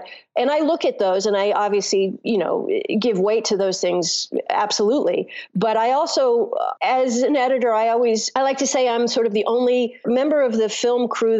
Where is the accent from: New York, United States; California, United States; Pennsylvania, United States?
California, United States; Los Angeles; Well, I grew up in Los Angeles.